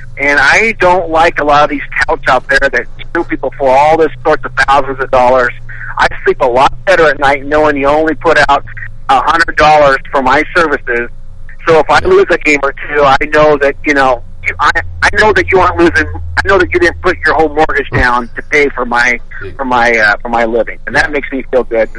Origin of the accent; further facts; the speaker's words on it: West Coast, United States; And I'm from the West Coast. I'm a Pac-12 guy